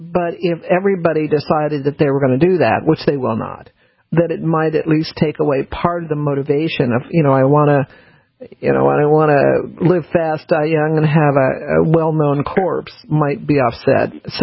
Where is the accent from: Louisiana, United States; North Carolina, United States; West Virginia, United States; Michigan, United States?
Louisiana, United States; New Orleans; born there; And you have to remember, I was born in New Orleans.